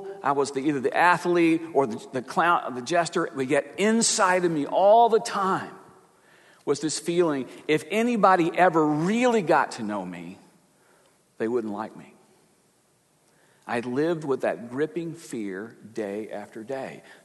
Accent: the South, United States; Growing up in the Bible Belt, didn't know anything different.

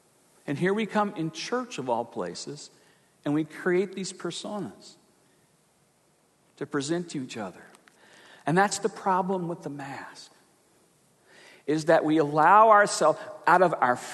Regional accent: the South, United States; Growing up in the Bible Belt, didn't know anything different.

